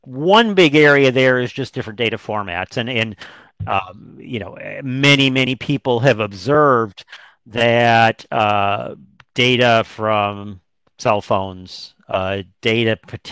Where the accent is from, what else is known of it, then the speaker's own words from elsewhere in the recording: Chicago, Illinois, United States; and I grew up in Chicago, so I say the L.